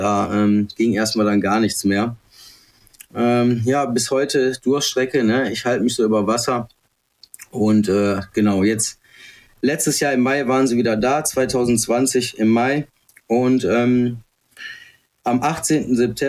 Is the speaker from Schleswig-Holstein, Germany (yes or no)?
no; North Rhine-Westphalia, Germany; ich bin ja aus NRW